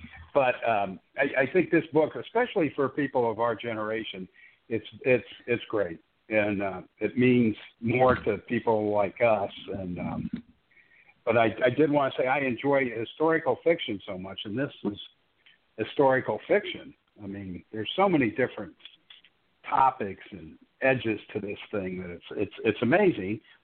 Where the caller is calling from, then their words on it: St. Louis, Missouri, United States; from St. Louis.